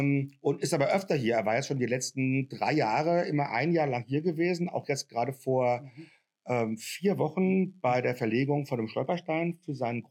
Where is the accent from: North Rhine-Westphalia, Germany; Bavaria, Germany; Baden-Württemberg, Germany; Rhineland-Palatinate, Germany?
Rhineland-Palatinate, Germany; Mainz; now in Frankfurt, Germany; bin eigentlich kein Frankfurter, also Seckbach und Bornheim kannte ich erst so seit 25 Jahren, seit ich nach Frankfurt gezogen bin.